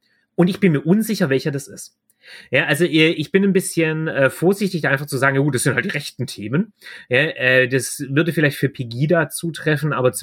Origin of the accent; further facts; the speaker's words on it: Stuttgart, Baden-Württemberg, Germany; ich komme aus Stuttgart, hier sind Demonstrationen es gibt bestimmt auch welche, aber wir sind nicht ganz so demonstrationsfreudig wie Berlin